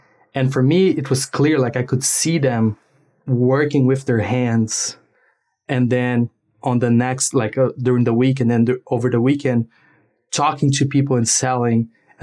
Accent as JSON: {"language": "English", "country": "Brazil", "tie": "born or raised there", "said": "like we grew up in Brazil without, you know, a lot of money."}